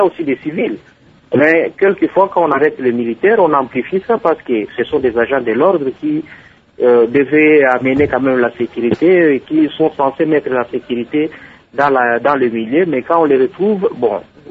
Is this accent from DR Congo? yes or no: yes; DR Congo; parce que tous nous sommes des Congolais, nous sommes appelés à vivre ensemble.